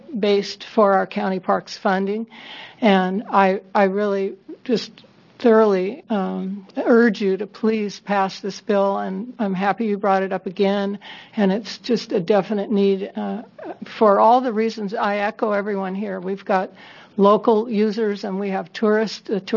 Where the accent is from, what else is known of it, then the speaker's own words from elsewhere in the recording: Eugene, Oregon, United States; I'm from Eugene, Oregon.